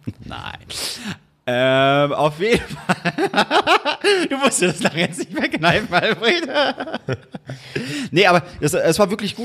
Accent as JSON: {"language": "German", "town": "Frankfurt", "region": "Hesse", "country": "Germany", "said": "Frankfurt. Frankfurt, okay, bist du extra aus Frankfurt hierher gereist? Ja, ja."}